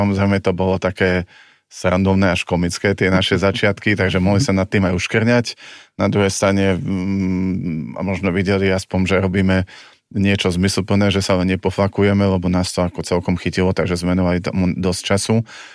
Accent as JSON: {"language": "Slovak", "town": "Rimavská Sobota", "region": "Banská Bystrica Region", "country": "Slovakia", "said": "A mali sme aktivistov aj u nás v Rimavskej"}